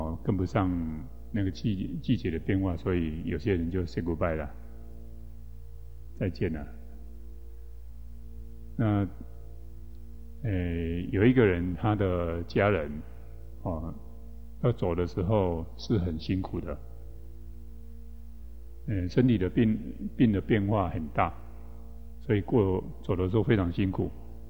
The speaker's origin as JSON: {"language": "Chinese", "country": "Taiwan", "accent": "Taiwanese", "said": "到最后老的时候，我们台湾话叫做老狗困"}